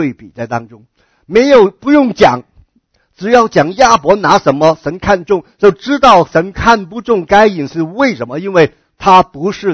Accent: China; 我们中国人很习惯一个事情，就是送礼物啊

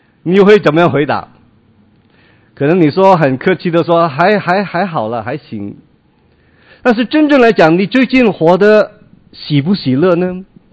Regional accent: Hong Kong; 我是出生在香港，在香港长大啊，我们是广东人啊。

